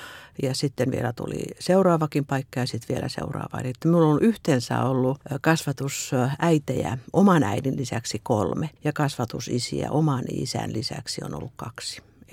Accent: Kaavi, North Savo, Finland; No pienenä tyttönä asuin maaseudulla. Synnyin Kaavilla. Siellä isän ja äidin kanssa asuin ja sisareni kanssa.

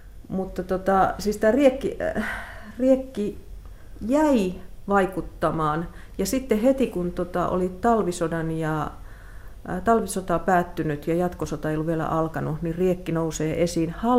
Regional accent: Raahe, North Ostrobothnia, Finland; kun mä oon kotoisin Raahesta

